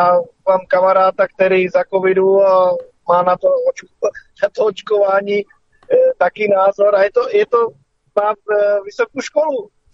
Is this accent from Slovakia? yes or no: yes; Slovakia; jelikož jsem Slovák, tak to občas jedu na Slovensku